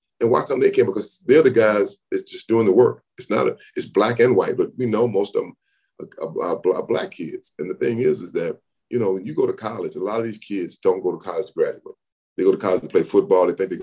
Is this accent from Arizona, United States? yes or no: no; Texas, United States; Well, you know, growing up in Texas, you know, I've seen it my whole life, you know, even in Dallas, sometimes you see it.